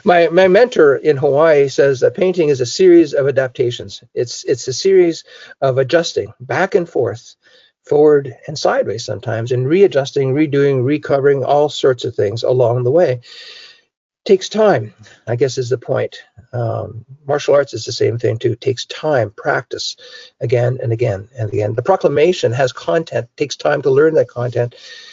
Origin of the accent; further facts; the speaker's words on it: Canada; I'm French Canadian, so I'm very good at doing that.